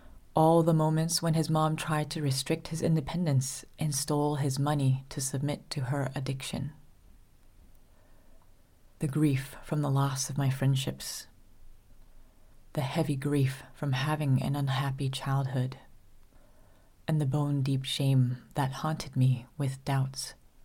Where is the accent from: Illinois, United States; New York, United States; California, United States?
California, United States; Though I was born and raised in California, I never felt like I belonged anywhere. My American identity often clashed with my Vietnamese identity